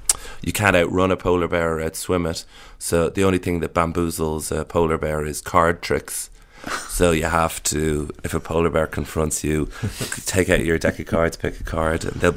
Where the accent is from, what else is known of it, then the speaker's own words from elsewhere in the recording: Ireland; I'd say growing up in Ireland, there isn't very much danger.